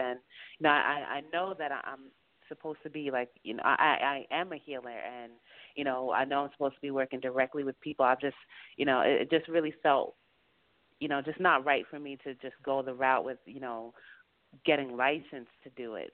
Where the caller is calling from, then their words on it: New York, United States; I'm calling from upstate New York.